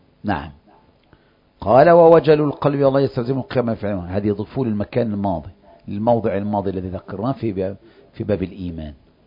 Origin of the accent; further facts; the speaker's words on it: Egypt; يعني لو قام الحزبون عندنا في مصر مشروع